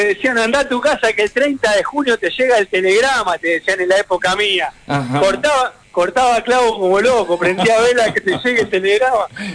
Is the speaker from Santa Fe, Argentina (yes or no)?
yes; Rosario, Santa Fe, Argentina; Soy de Rosario, yo estoy radicado acá en Rosario, hace mucho tiempo que hicimos base acá con mi señora